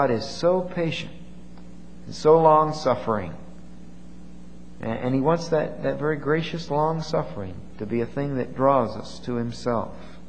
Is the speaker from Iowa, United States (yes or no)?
no; Bristol, Pennsylvania, United States; So I go back to Bristol, Pennsylvania once in a while, where I spent my childhood.